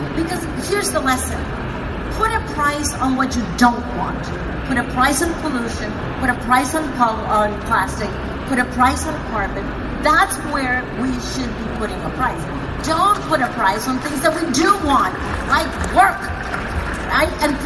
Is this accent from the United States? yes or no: no; Costa Rica; I'm from Costa Rica, wonderful little country.